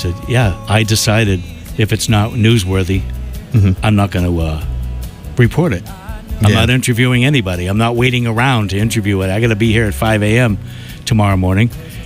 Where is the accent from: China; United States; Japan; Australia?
United States; Boston, Massachusetts; So, no, actually, I'm from Boston.